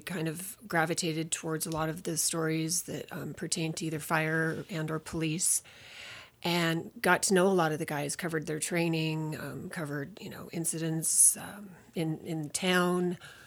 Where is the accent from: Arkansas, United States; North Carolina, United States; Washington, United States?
Washington, United States; Seattle; I was born and raised in Seattle.